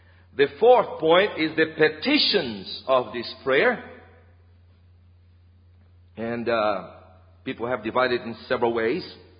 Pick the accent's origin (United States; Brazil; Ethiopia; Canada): Brazil; Northeast Region; Now I'm from Northeast Brazil